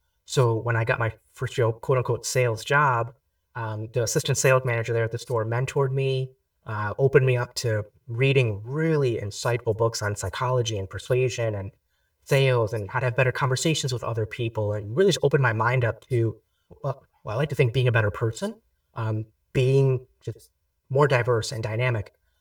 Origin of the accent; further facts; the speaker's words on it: Michigan, United States; I grew up in Michigan, so we had a lot of snow.